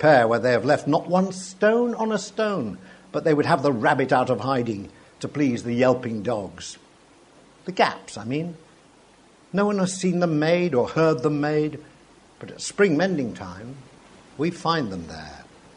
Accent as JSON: {"language": "English", "town": "Sheffield", "region": "Yorkshire and the Humber", "country": "United Kingdom", "tie": "born or raised there", "also_born_or_lived": "London", "said": "for 50 years, although I was born and brought up in Sheffield, I lived in London."}